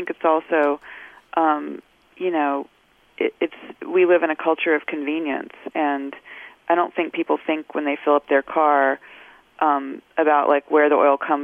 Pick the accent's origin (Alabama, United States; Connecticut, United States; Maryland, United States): Alabama, United States; it was a portrait of just where I grew up in Alabama and how that was impacted